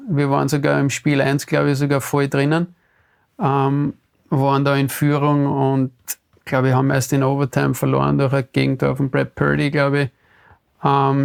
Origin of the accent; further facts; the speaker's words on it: Vienna, Austria; ich war ja da in Wien aufzuwachsen, das war für mich immer selbstverständlich. Und nachher dann so in ein ländliches Umfeld zu ziehen, wie nach Feldkirch, war natürlich irgendwo ein Kulturschock.